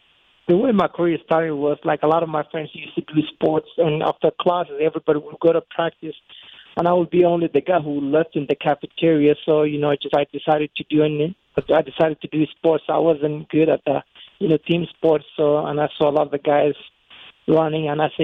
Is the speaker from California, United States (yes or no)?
no; Tucson, Arizona, United States; also born or lived in Somalia; You know, I grew up in Tucson, and that's where all my career began, you know, as a young man, just moving, coming from Somalia, coming to Tucson, becoming a four-time Olympian